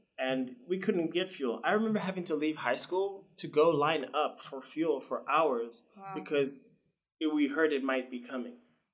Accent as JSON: {"language": "English", "country": "Zimbabwe", "tie": "born or raised there", "said": "So yeah, I grew up in Zimbabwe for 19 years. I mean, truly born and raised there."}